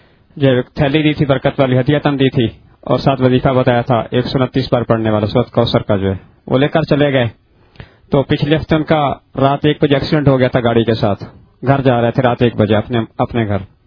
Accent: Mandi Bahauddin, Punjab, Pakistan; میرا تعلق منڈی بہاؤدین سے ہے

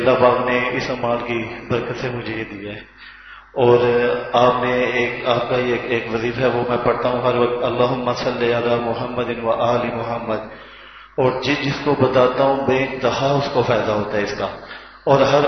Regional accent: England, United Kingdom; میں یو کے انگلینڈ سے آیا ہوں

